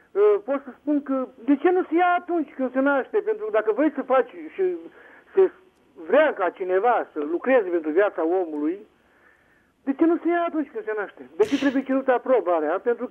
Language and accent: Romanian; Roman, Neamț County, Romania; sunt din Roman.